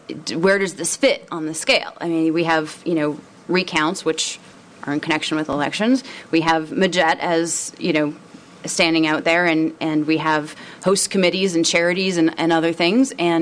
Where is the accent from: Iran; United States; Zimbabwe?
United States; Minnesota; I'm a Minnesotan.